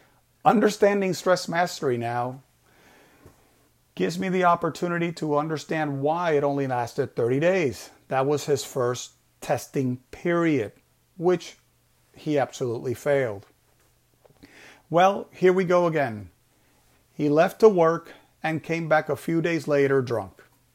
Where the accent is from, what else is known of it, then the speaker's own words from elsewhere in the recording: Puerto Rico; I grew up in Puerto Rico, as many of you may know. Being an only child, I was the main focus of our household.